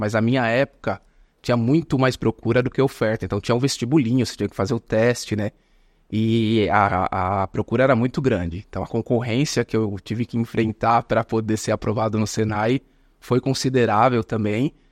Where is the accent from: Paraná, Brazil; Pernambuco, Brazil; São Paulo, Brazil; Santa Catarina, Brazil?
São Paulo, Brazil; Eu nasci na Zona Norte de São Paulo. Eu nasci num bairro chamado Vila Isolina Mazei. E com 16 anos, nós nos mudamos para o Parque do Chaves, que fica ali bem próximo à divisa com Guarulhos